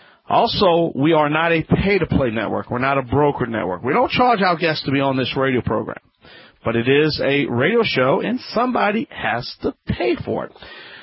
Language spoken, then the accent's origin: English; Louisiana, United States; I'm a licensed general tested contractor of about 21 years in my home state of Louisiana.